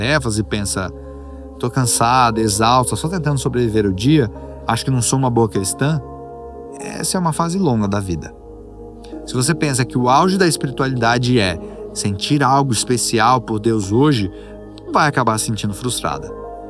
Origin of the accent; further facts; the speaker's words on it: Netherlands; eu sou holandês